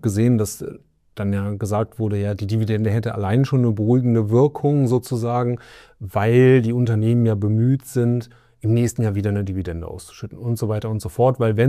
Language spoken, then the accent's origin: German; Cologne, North Rhine-Westphalia, Germany; mich als Kölner